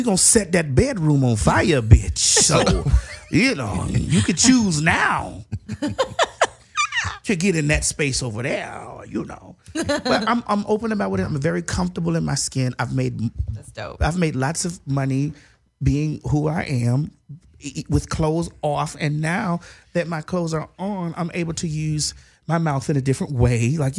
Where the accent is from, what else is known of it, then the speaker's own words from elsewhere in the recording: Florida, United States; I'm a real ass nigga. What you talking about? I'm from Dade County, baby.